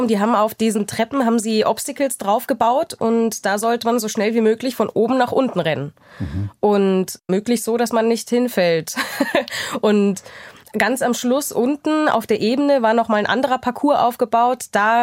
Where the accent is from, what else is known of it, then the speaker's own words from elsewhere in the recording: Munich, Bavaria, Germany; wir kommen aus München.